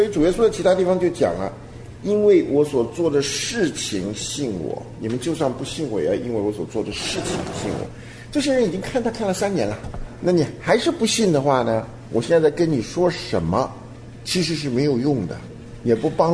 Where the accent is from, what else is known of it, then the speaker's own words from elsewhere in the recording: China; 我们从中国来的人就应该晓得他为什么不讲。